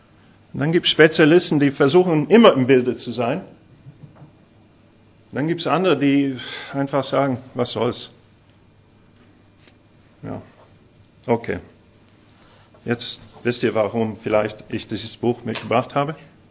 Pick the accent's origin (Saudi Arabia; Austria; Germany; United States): United States; Arkansas; Dort komme ich her, aus Arkansas.